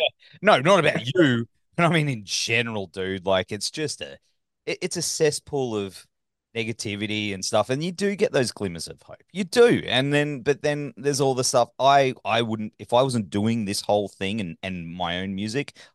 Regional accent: Gold Coast, Queensland, Australia; believe you're starting the tour in my hometown. That never happens, bro. Gold Coast.

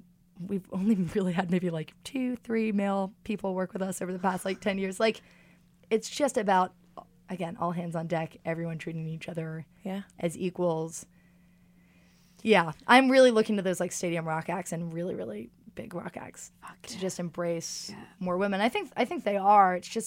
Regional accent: New York, United States; I got no beef with LA. I'm just a New Yorker.

